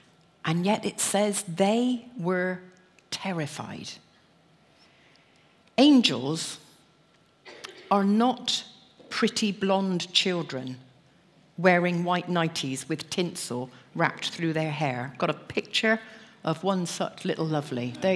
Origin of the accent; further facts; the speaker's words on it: Weston-super-Mare, South West England, United Kingdom; I was brought up in Weston-super-Mare.